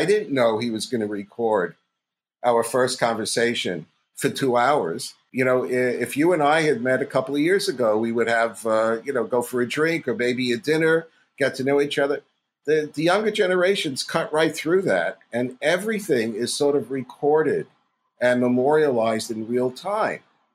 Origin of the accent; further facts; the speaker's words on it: Brooklyn, New York, United States; born there; for full disclosure, I was born in Brooklyn.